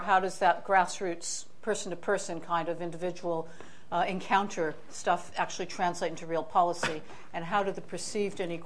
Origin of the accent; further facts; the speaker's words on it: United States; I think as an American student at that time, it was very much a response to the Black Power movement